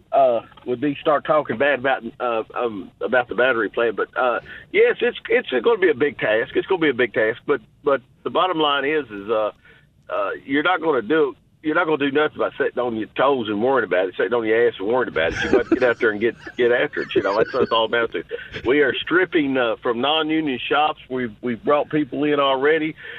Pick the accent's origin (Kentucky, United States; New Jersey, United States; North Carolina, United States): Kentucky, United States; I'm from Lexington, Kentucky. Yeah. And I'm actually from south of Lexington, Kentucky, but I married and moved to Lexington.